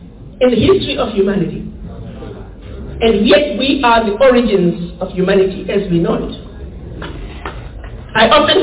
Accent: Zimbabwe; the injustices that I grew up with in Rhodesia, those injustices continue around the globe.

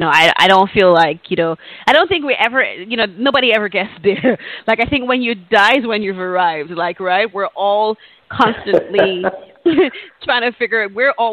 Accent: Harare, Zimbabwe; So let's talk a little bit about growing up in Harare, right?

